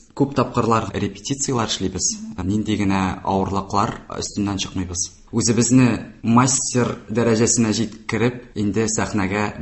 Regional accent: Aktanysh, Tatarstan, Russia; Мин Актаныш районының Актаныш авылыннан дип әйтәбез инде. Шунда туып үстем.

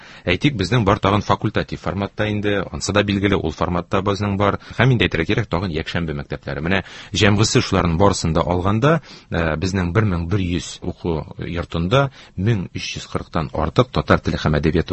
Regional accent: Bashkortostan, Russia; Мин үзем Башкортстан егете

